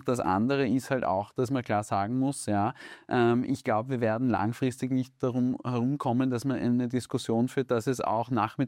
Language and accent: German; Baden-Württemberg, Germany; ich meine, ich komme aus Baden, ja